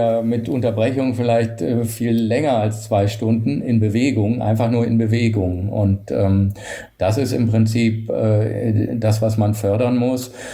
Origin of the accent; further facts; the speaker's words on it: Berlin, Germany; wir waren damals in Berlin, mein Vater war Langstreckler beim STC, ich bin in der Leichtathletik groß geworden